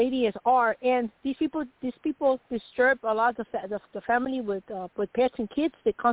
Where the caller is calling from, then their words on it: Arizona, United States; Arizona, and thank you for taking my call